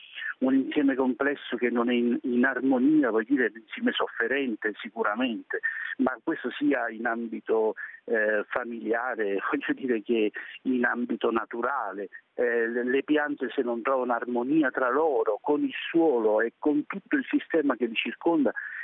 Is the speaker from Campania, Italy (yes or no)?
yes; Campania, Italy; Io amo i pomodori da campano